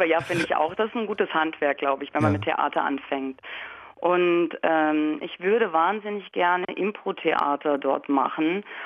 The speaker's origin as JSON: {"language": "German", "town": "Frankfurt", "region": "Hesse", "country": "Germany", "tie": "born or raised there", "said": "Ich bin hier wirklich geboren, hier sogar in der Ecke, wo ich gerade wohne."}